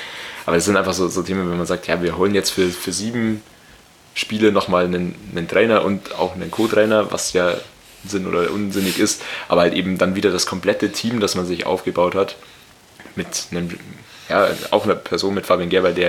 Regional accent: Scotland, United Kingdom; Ich habe das jetzt auch nach meinem besten Wissen als Schotte.

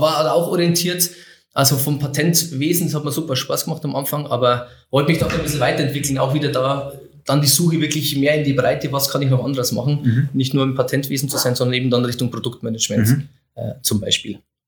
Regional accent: Oberfichtach, Germany; born there; 83 bin ich geboren in Oberfichtach, das ging damals noch, hier in unserer Geburtshilfestation

